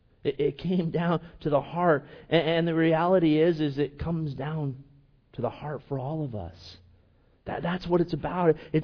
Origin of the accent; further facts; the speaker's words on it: Okinawa, Japan; You know, like I was from Okinawa, and as I'm going through this, they're getting information.